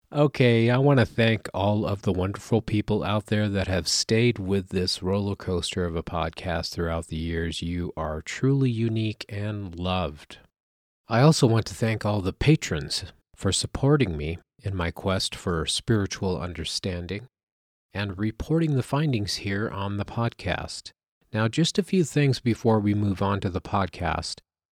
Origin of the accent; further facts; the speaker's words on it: Sedona, Arizona, United States; it would be my pleasure to show you around my hometown and introduce you to this spectacular and mysterious Sedona.